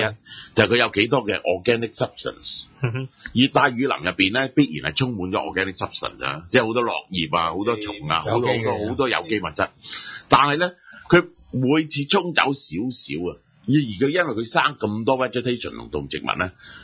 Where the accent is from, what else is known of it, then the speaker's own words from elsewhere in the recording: Zhongshan, Guangdong, China; 即係呢一個我哋鄉下中山咁嘅富處咧